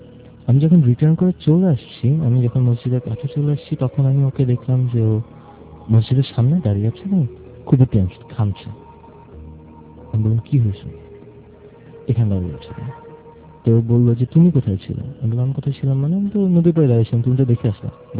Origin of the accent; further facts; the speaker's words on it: Dhaka, Dhaka Division, Bangladesh; আমি মহাকালী থেকে এসেছি, আমি স্টুডেন্ট।